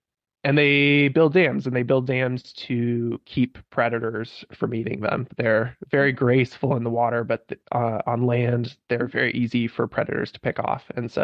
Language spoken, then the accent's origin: English; Oregon, United States; I grew up in the Siskiyou Mountains at the bottom of our state, a place that Tacoma calls Sping, which means place of the beaver.